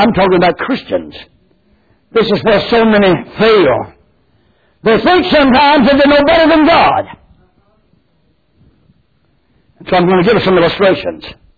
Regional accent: Fox Hill, New Providence, Bahamas; I told you I was raised in Fox Hill. Right beside our house, 196 Beach Road, there's a lane.

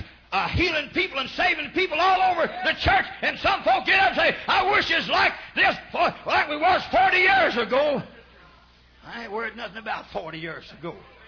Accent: Oklahoma, United States; We're here from Oklahoma, 1,200 miles.

